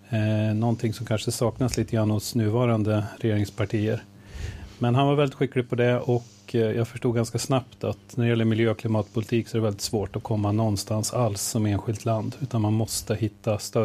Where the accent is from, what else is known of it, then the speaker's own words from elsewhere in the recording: Gävleborg County, Sweden; Jag var med från början, och jag växte upp i norra Hälsingland